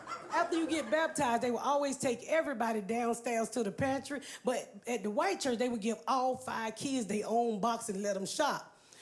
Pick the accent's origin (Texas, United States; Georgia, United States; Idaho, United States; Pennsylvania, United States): Georgia, United States; Atlanta; back in the day when I lived, when I grew up here in Atlanta